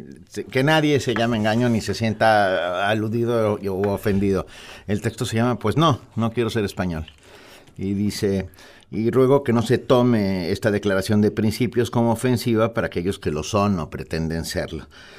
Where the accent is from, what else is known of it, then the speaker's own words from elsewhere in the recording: Mexico; born there; mi familia es española. Soy el primer mexicano por nacimiento. Antes de mí, padres, abuelos, bisabuelos, tatarabuelos y así, como dicen los chicos de hoy en día, nacieron en España, en Asturias, en Gijón. México generosamente nos dio casa, asilo